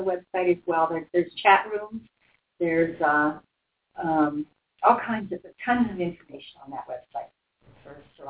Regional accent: Canada; Well, I'm the Canadian on that team.

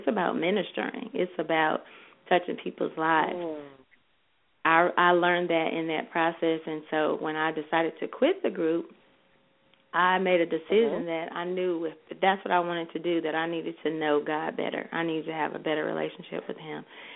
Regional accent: Los Angeles, California, United States; Well, honestly, I'm from Los Angeles, so maybe around the age 17 or 18, I started doing, like, demo work

